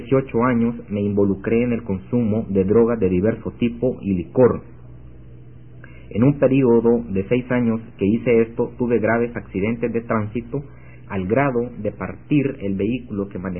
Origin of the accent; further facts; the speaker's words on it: Guatemala; now in El Salvador; soy de origen guatemalteco y vivo en El Salvador desde hace 30 años.